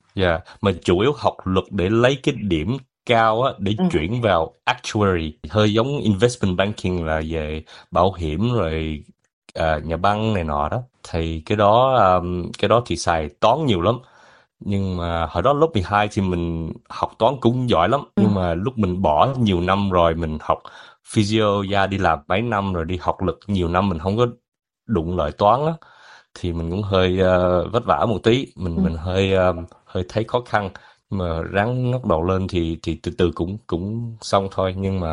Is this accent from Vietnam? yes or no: no; Adelaide, South Australia, Australia; Ngày xưa mình lớn lên ở Adelaide đó